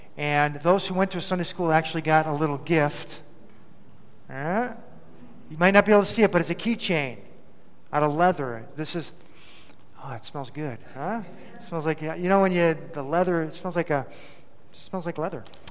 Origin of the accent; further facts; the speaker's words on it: Chicago, Illinois, United States; That's Illinois and Indiana. We're from the Chicagoland area.